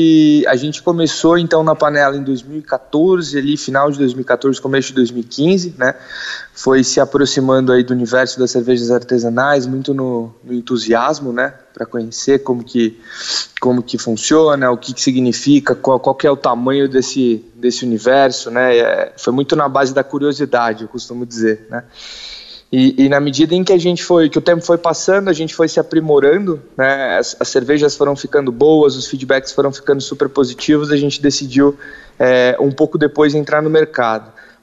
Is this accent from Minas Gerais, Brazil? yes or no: no; São Paulo, Brazil; Eu sou de São Paulo capital mesmo.